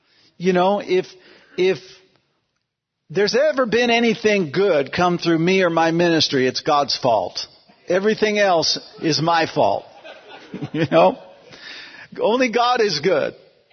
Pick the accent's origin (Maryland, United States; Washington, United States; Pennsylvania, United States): Washington, United States; Seattle; I remember as a kid, I grew up in Seattle, and the high school I went to was on Capitol Hill, if you know Seattle